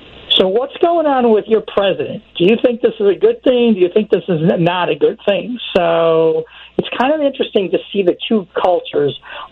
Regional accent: United States; now in Singapore; I'm not Singaporean, I'm from the United States

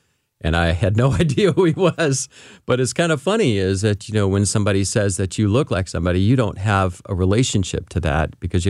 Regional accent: St. Louis, Missouri, United States; now in Tustin, United States; No, I grew up in St. Louis. I was born in Louisiana. I grew up here, and I moved in 94 to California.

